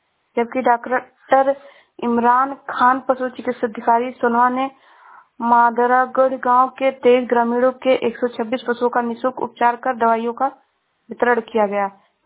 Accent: Shravasti, Uttar Pradesh, India; मैं जिला श्रावस्ती से हूँ।

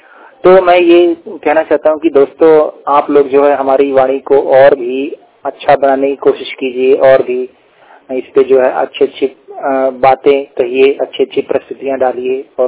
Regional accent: Uttar Pradesh, India; मैं दृष्टिहीन छात्र हूँ, लिहाजा यूपी का रहने वाला हूँ।

